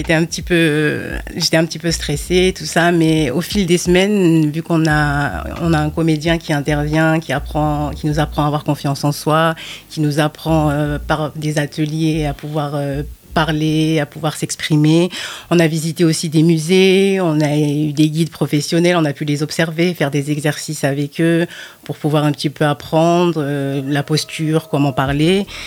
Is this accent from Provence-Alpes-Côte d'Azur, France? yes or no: no; Beaubreuil, Nouvelle-Aquitaine, France; Beaubreuil. Je ne connaissais pas tout ça. Et ça va être une fierté pour moi aussi de représenter ce quartier-là où j'ai grandi